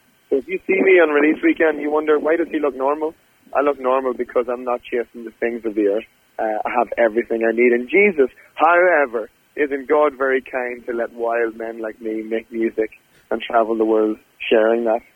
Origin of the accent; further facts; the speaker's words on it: Monaghan, Ulster, Ireland; my hometown in Monaghan.